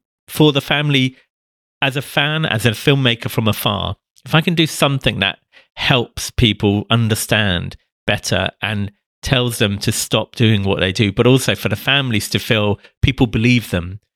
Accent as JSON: {"language": "English", "region": "London", "country": "United Kingdom", "tie": "born or raised there", "said": "I'm growing up in North London."}